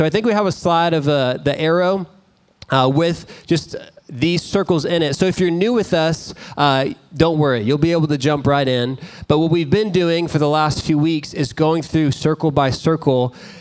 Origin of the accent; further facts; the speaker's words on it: Dallas, Texas, United States; I remember for me growing up as a kid, I grew up in the Dallas area.